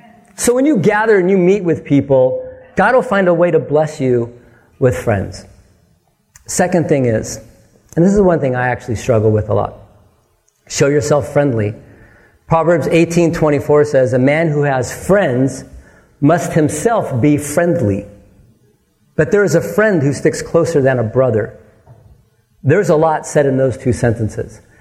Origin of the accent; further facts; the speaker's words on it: Hawaii, United States; I'm like, I went to Kaiser High School in Hawaii.